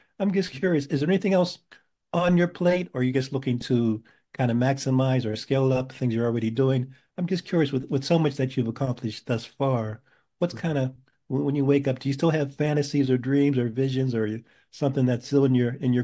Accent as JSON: {"language": "English", "town": "Pittsburgh", "region": "Pennsylvania", "country": "United States", "tie": "born there", "lives_now": "New Haven, United States", "said": "I was born in Pittsburgh, so love to chat with you about what's cooking there and your involvement."}